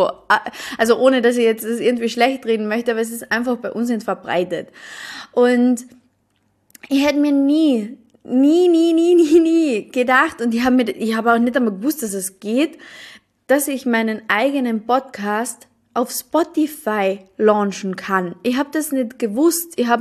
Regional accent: Carinthia, Austria; ich komme aus Kärnten, aus Österreich, aus einem mini kleinen Dorf.

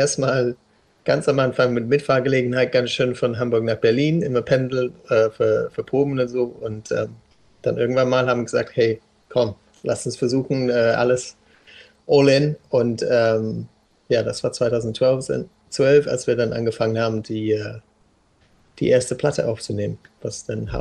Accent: South West England, United Kingdom; Ich komme ursprünglich aus Südwestengland. Das ist schöne Landschaften da, also quasi unter Wales.

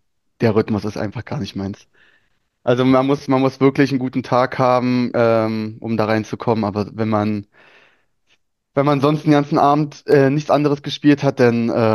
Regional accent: Brandenburg an der Havel, Brandenburg, Germany; Ich komme aus der Stadt Brandenburg im Land Brandenburg.

